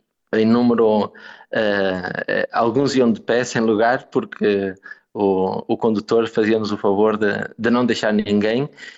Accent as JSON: {"language": "Portuguese", "region": "Braga", "country": "Portugal", "said": "E eu sou de Braga, o curso era de Engenharia Civil em Guimarães"}